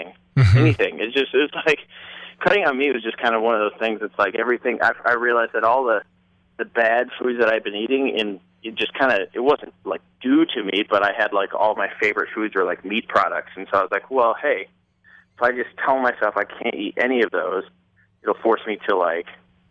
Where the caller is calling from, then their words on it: Spring Grove, Illinois, United States; I'm in the Chicago suburbs currently.